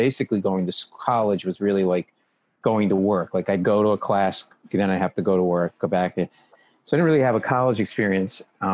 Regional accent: Rhode Island, United States; I grew up in Rhode Island, didn't leave my house till I was 22

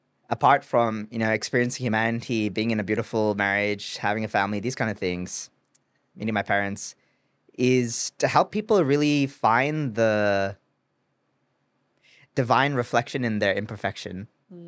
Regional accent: Malaysia; And where I grew up in Malaysia

